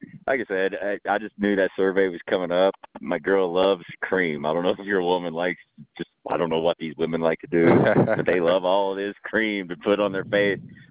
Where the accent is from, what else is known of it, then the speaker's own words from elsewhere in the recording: Texas, United States; All right. Well, yeah, we're Texas people. We're stuck here in Arizona working